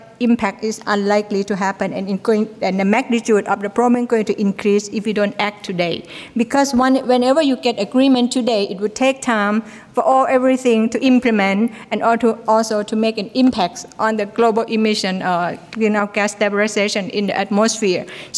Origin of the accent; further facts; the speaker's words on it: Thailand; I'm from Thailand.